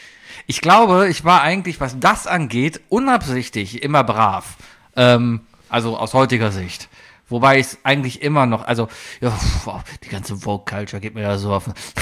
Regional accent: Cologne, North Rhine-Westphalia, Germany; Ich war, also als Kölner, vor allem als Kölner Kind im Karneval

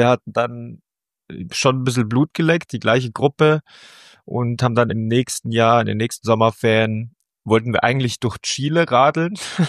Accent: Bavaria, Germany; ich bin so im Oberland in den Alpen aufgewachsen, also Alpenvorland

